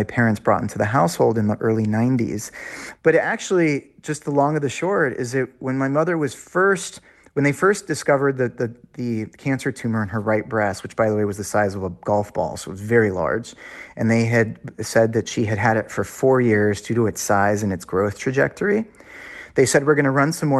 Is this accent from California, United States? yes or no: yes; Los Angeles, California, United States; I was raised here in Los Angeles by two very spiritual and holistic parents